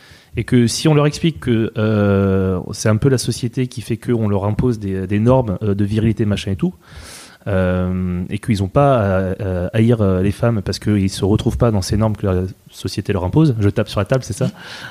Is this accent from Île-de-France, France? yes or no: yes; Île-de-France, France; born there; je suis né dans le 92, donc tu vois, au final, ça en fait. Non, mais je suis d'origine corse par ma mère